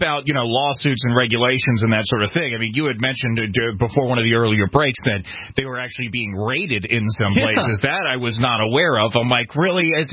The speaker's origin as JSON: {"language": "English", "region": "New York", "country": "United States", "said": "And so I'm from New York"}